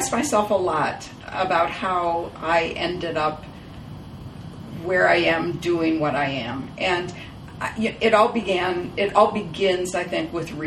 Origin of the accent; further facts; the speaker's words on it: Detroit, Michigan, United States; I grew up in Detroit.